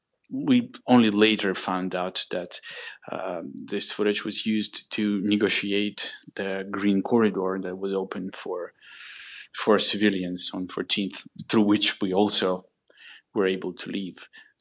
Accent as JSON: {"language": "English", "town": "Kharkiv", "region": "Kharkiv Oblast", "country": "Ukraine", "tie": "born or raised there", "said": "I went to Kharkiv, to my hometown, after we left Mariupol, and it was also terrible."}